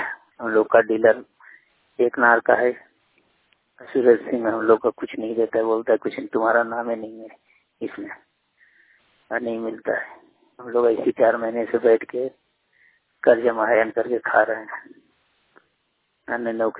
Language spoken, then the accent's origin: Hindi; Bihar, India; ग्राम ग्राम बीघा थाना इसवा जिला नवादा पोस्ट धनवा राज बिहार के रहने वाले हैं।